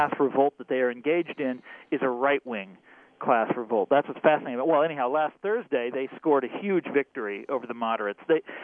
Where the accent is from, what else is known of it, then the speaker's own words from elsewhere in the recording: Kansas, United States; Well, I'm now a professional Kansan.